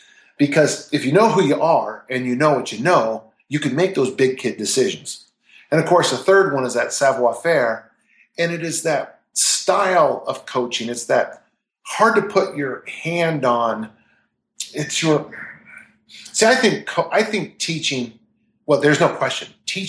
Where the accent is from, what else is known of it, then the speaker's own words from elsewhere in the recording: California, United States; born there; now in Utah, United States; I was born in California. I live in Utah.